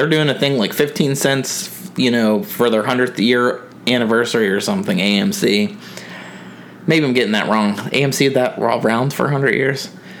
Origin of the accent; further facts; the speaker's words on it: Belle Vernon, Pennsylvania, United States; I grew up in Belle Vernon, and there was a movie theater that they had torn down and made into Walmart.